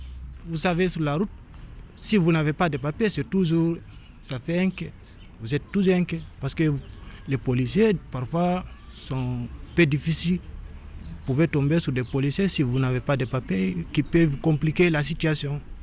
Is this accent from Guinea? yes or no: yes; Guinea; now in Italy; Parce que depuis, j'ai quitté la Guinée mars 2016. Je suis arrivé en Italie le 23 octobre 2016.